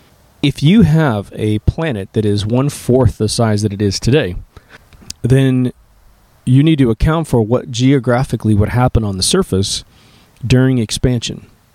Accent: Kansas, United States; when I grew up in Kansas, we had seashells, a lot of sea life, little tiny fossils

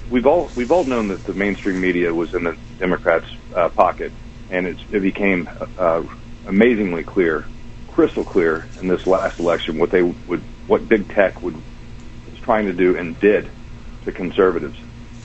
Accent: Texas, United States; it's as a Texan, it's tragic to watch some of this stuff.

